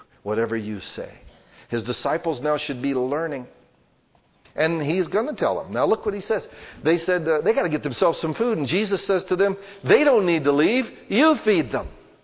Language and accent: English; United States; because we're American.